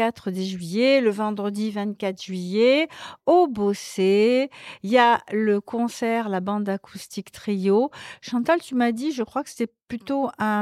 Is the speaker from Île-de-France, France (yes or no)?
no; Provence-Alpes-Côte d'Azur, France; Nous sommes de la Vaucluse.